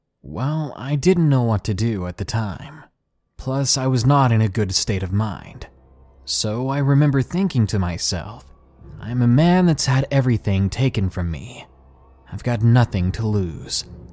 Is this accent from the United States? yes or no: yes; Commerce City, Colorado, United States; also born or lived in Thornton; So, I'm a 19-year-old guy from Thornton, Colorado. I'm 6'2" at a husky 240 pounds. I grew up in North Commerce City